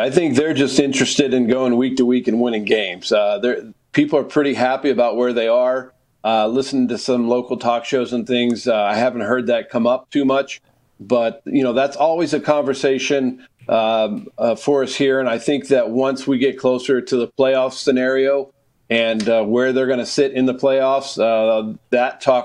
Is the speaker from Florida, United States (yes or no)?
no; Pittsburgh, Pennsylvania, United States; also born or lived in St. Louis; We did. After living in St. Louis for 8 years, we decided to move back to Pittsburgh.